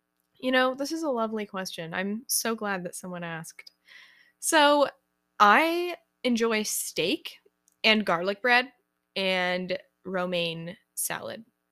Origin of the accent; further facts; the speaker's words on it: California, United States; accent: California; I am from California, and that's why I have a California accent, and I say like all the time. So yeah, California, I'm pretty close to San Francisco, so that's where I'm from, and I was born here, so I've always lived here.